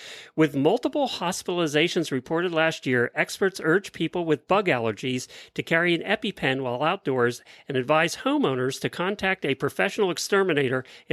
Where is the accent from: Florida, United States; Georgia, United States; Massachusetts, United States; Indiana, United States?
Florida, United States; Ocala; I'm so proud of my hometown right now.